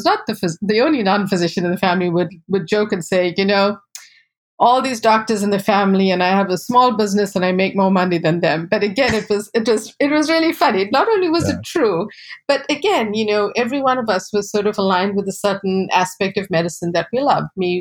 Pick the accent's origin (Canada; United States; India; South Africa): South Africa; one of the things people don't realize about growing up a person of color in South Africa is that growing up in South Africa in apartheid, there was only black and white.